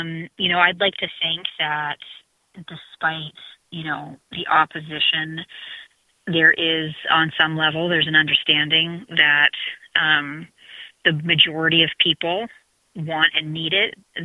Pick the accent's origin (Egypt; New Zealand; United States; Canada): United States; Bozeman, Montana; Yeah, so I was raised in Bozeman. It was a little bit more, it was more of a cow town back then